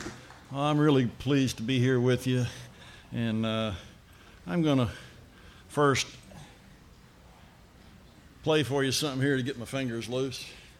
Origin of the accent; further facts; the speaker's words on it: Virginia, United States; I was raised in Virginia. I live in the Northwest now, but I was raised on the farm. We had all kind of animals.